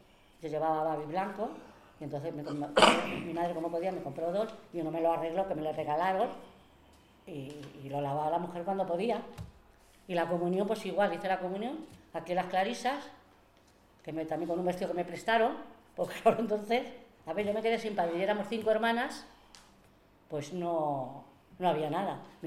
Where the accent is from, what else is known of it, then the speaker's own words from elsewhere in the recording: Madrid, Community of Madrid, Spain; Yo nací en el Puente Toledo, casada y bautizada en San Miguel, pero cuando yo a los 5 o 6 años me trajeron hacia General Ricardos. Entonces yo he vivido muchísimos años en la calle La Vía.